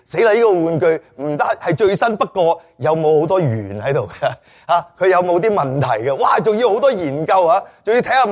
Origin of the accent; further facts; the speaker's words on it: China; 正系因为我哋中国人。好容易誤會咗，中國人以用錢掛帥，我哋慣咗睇錢好緊張